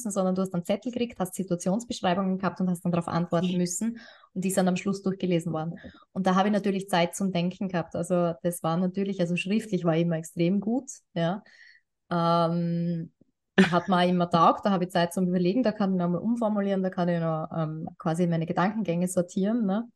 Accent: Austria; bei uns in Österreich ist das irgendwie so ein Thema mit diesen Zertifikaten

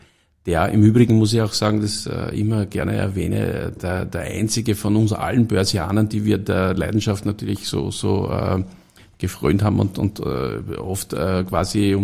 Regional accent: Stockerau, Lower Austria, Austria; ich komme aus Stockerau

